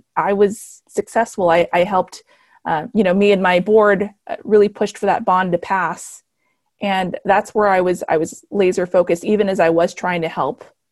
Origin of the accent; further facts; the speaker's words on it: El Paso, Texas, United States; born there; I was born in El Paso, Texas, to a Mexican mom